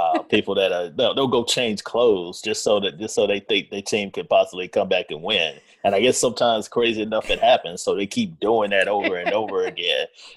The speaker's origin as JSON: {"language": "English", "region": "North Carolina", "country": "United States", "tie": "born or raised there", "said": "I grew up in North Carolina again, so I like the Hornets"}